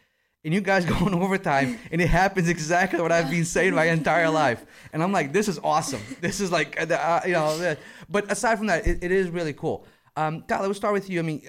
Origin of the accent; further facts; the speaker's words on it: Brazil; especially when I come from Brazil